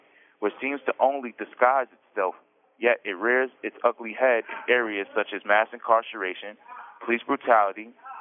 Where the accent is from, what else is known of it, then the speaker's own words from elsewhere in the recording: Albany, New York, United States; I'm from Albany, New York, and recently white police officers there were caught on video brutalizing black men on March 16, 2019 over a noise complaint.